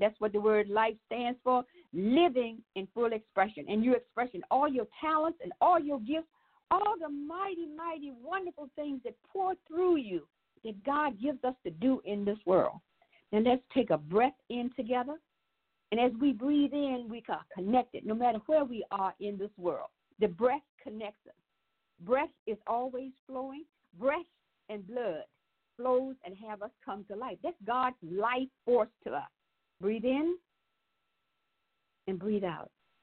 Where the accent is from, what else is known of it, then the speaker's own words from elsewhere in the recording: Virginia, United States; we were born and raised in Charlotte County. He was in Drake Branch, and I was in Sachs.